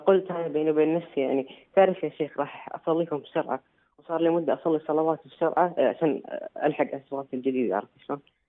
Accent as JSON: {"language": "Arabic", "country": "Kuwait", "said": "سألت شيخا معروفا عندنا في الكويت وقال لي لا يعتبر كفر"}